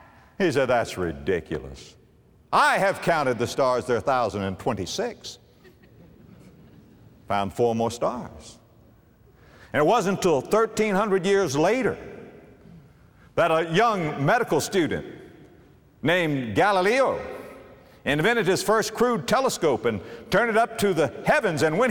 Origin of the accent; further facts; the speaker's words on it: Palm Beach, Florida, United States; just go to my hometown of Palm Beach, Florida, and get a city block and begin to count.